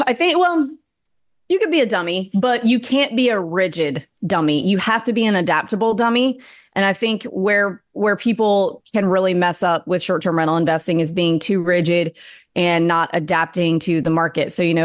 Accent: the South, United States; and I, as a Southerner dealing with other Southerners who we're in the South

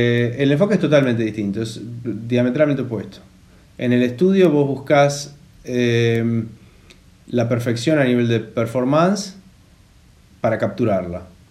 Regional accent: Buenos Aires, Argentina; Yo soy del barrio más romántico de Buenos Aires, Flores.

